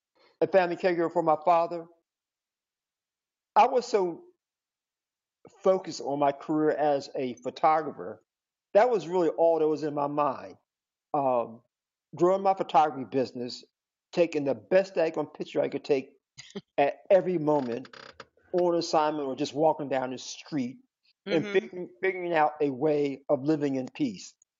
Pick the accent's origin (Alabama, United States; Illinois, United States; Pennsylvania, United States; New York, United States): Pennsylvania, United States; Philadelphia; I'm from Philadelphia. I'm still kind of like childlike.